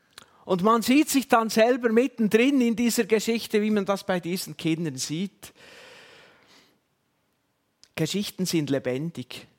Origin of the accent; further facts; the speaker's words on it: Switzerland; Und bis heute sind wir doch als Schweizer ein Stück weit so.